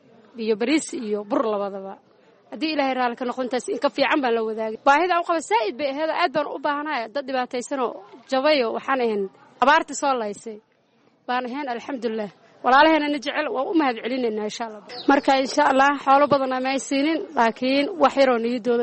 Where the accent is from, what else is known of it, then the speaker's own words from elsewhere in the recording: Kismayo, Jubaland, Somalia; maasha allah waxaan ka imaaday kismaayo aad baan maxali jiray burbur iyo dhibaata usoo marnay